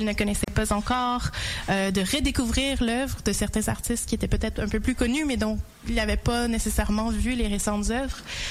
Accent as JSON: {"language": "French", "town": "Quebec City", "region": "Quebec", "country": "Canada", "tie": "born or raised there", "said": "J'ai grandi à Québec"}